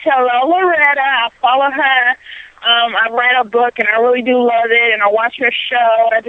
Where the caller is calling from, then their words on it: Memphis, Tennessee, United States; I'm calling from Memphis.